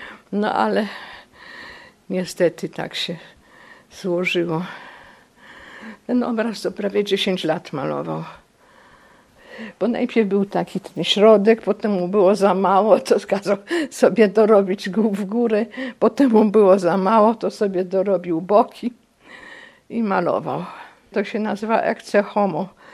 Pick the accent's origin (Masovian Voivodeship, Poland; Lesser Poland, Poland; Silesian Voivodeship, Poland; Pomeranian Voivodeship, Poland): Pomeranian Voivodeship, Poland; Kartuzy; A ja jestem stąd. Ja jestem z Kaszubka, z Kartuz.